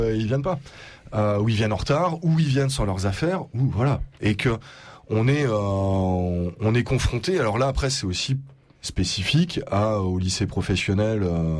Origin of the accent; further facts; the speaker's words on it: Brittany, France; J'ai une voiture, je suis blanc, je viens de Bretagne.